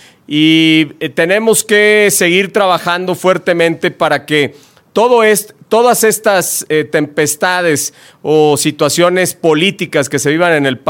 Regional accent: Mexico; el país que más vende y exporta a Estados Unidos somos nosotros, los mexicanos

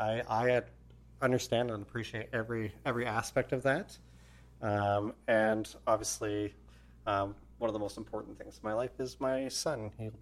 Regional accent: Mississauga, Ontario, Canada; born there; I lived across Canada. I was born in Mississauga, Ontario

